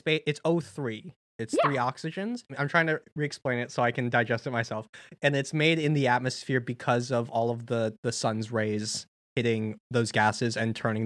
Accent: United States; Again, as an American, know basically nothing.

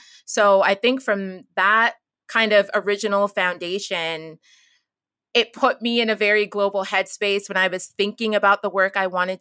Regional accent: Canada; born there; my older brother was born in Ghana and I was born in Canada.

